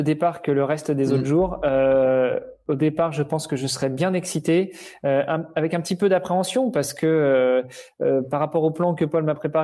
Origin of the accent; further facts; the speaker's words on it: Normandy, France; Nager dans la Manche, même si je suis normand et que je connais